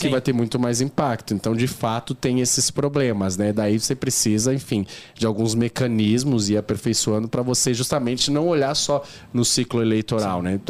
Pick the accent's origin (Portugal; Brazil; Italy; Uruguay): Brazil; São Paulo; Eu cresci na Zona Leste de São Paulo, a gente tava falando lá, eu cresci de Itaquera